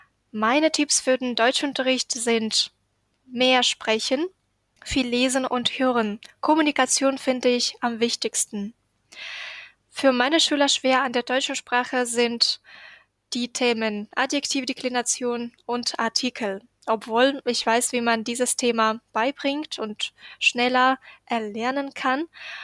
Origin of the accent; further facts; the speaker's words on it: Ukraine; German is a second language; ich komme aus der Ukraine. Ich bin geboren im Jahre 1996